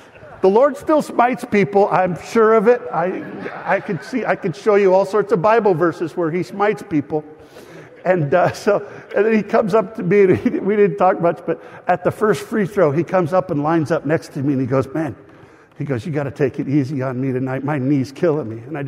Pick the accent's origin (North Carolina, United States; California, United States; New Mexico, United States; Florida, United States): California, United States; Los Angeles; born there; I was born in East LA, you could probably tell.